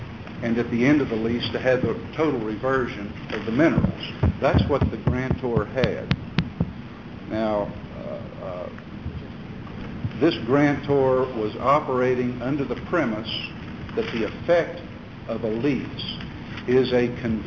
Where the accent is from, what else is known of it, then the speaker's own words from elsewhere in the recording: San Antonio, Texas, United States; I'm from San Antonio, Texas.